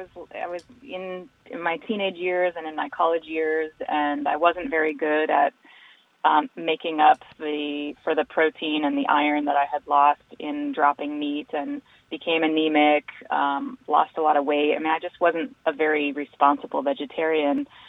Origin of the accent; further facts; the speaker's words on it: Eugene, Oregon, United States; Yeah, I grew up outside of Eugene, Oregon, and I hunted and fished with my grandfather and my dad.